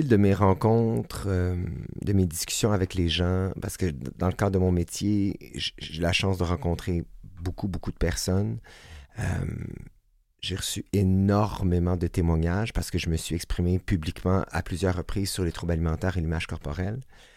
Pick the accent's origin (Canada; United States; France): Canada; Saint-Jean-sur-Richelieu, Quebec; À cette époque-là, je viens de Saint-Jean-sur-Richelieu, d'une famille de 3 garçons.